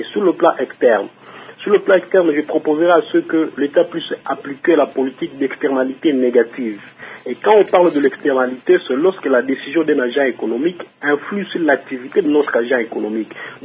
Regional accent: Kampala, Central Region, Uganda; personnellement, je viens du Kampala, où j'ai traversé la frontière entre Ouganda et Rwanda, la frontière de Katuna.

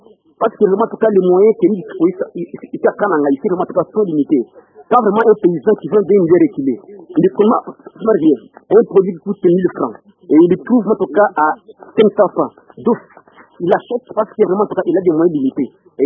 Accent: Kananga, Kasaï-Central, DR Congo; Et en partie chez nous, à Kananga, vraiment, c'est tout fréquent.

